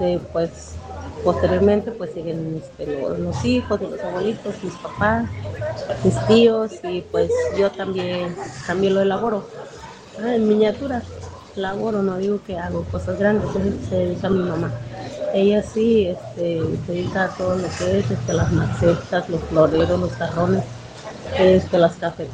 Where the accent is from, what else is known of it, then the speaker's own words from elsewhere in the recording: Huejutla de Reyes, Hidalgo, Mexico; Nosotros venimos de Chililico, barrio La Laguna, municipio de Huejutla de Reyes, Hidalgo.